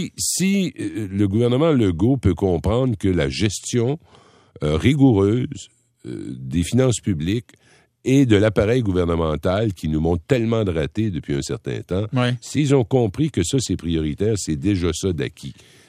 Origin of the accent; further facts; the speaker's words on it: Rimouski, Quebec, Canada; en a un immense de ces centres-là à Rimouski, mon patelin.